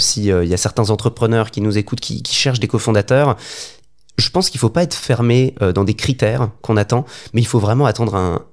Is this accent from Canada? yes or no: no; Lyon, Auvergne-Rhône-Alpes, France; moi je suis lyonnais, donc je pensais beaucoup à Lyon.